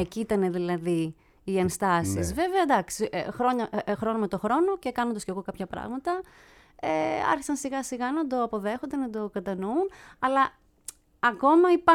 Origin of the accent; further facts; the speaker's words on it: Vrachati, Peloponnese, Greece; Λοιπόν, για την ακρίβεια, γεννήθηκα στο Βραχάτι, Κορινθίας μεγάλωσα.